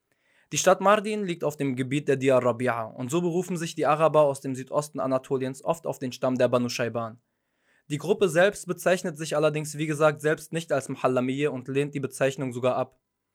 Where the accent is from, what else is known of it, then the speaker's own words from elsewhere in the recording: Lebanon; ich bin Libanese.